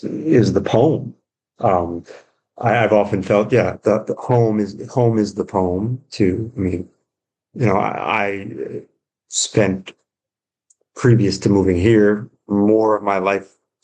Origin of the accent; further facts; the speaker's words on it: New Jersey, United States; I mean, I grew up in Jersey.